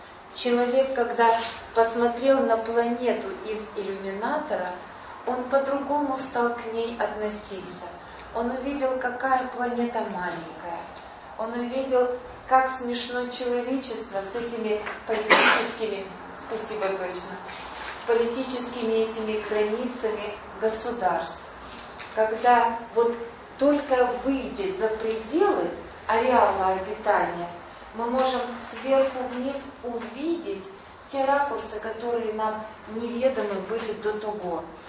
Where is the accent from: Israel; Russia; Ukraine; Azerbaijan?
Ukraine; Simferopol, Crimea; У нас там, я сама из Симферополя, рядом Бахчисарай